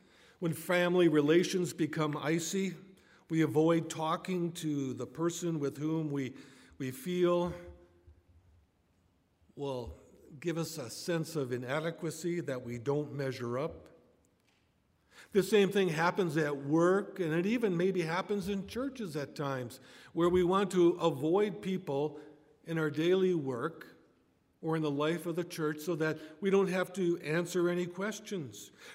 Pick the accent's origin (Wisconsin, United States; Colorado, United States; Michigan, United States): Wisconsin, United States; Delavan; I'm originally from Delavan, Wisconsin, just a small community in southeastern Wisconsin.